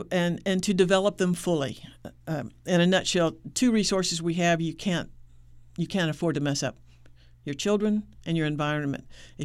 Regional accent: Texas, United States; I'm from Texas. I've gone by cattle farms for a long time.

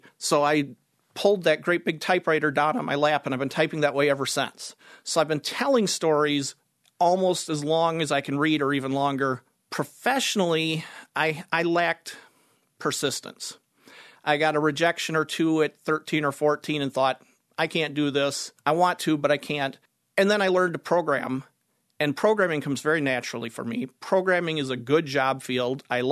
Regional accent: Byron Center, Michigan, United States; Actually, I was born and raised in Byron Center, which 50 years ago was pretty rural.

